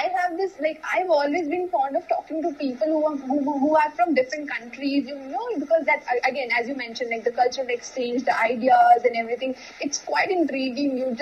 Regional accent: Lucknow, Uttar Pradesh, India; Like Lucknow, I told you, no, it's my hometown in India.

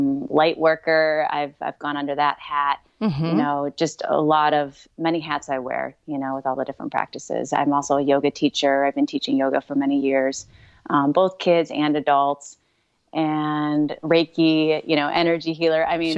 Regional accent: Toledo, Ohio, United States; moved away as an adult; now in Florida, United States; I'm originally from Toledo, Ohio. But yeah, I've been down here since I've been 21. So 12 years, I think, recently is what I hit down here.

